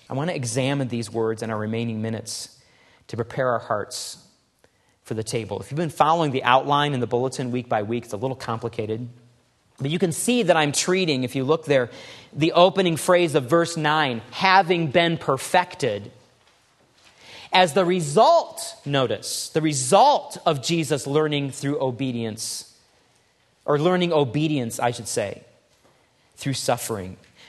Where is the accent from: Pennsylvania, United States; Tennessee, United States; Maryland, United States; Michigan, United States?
Michigan, United States; Detroit; Growing up in the Detroit area, there was a small gang of boys who decided one dark night to go on a rampage in our subdivision